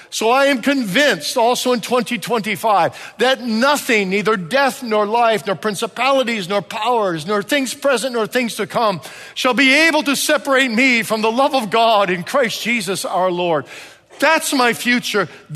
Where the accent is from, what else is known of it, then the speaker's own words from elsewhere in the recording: Kalamazoo, Michigan, United States; there was an old man from my hometown of Kalamazoo, the church I grew up in, Kalamazoo, Michigan, who died.